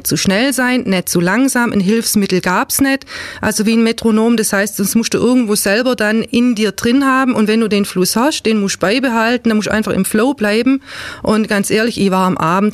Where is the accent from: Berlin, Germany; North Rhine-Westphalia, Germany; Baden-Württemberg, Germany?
Baden-Württemberg, Germany; accent: Swabian; wobei man das Schwäbische da immer noch sehr deutlich durchhört. Also zumindest die Nordlichter hören es gleich, wo ich herkomme.